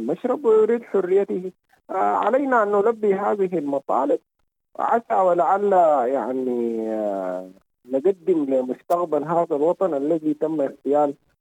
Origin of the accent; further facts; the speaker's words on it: Sudan; نحن كشعب سوداني